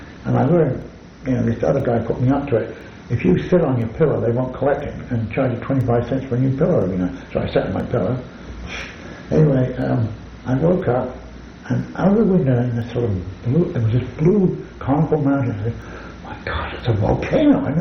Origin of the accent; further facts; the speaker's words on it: England, United Kingdom; I was from England.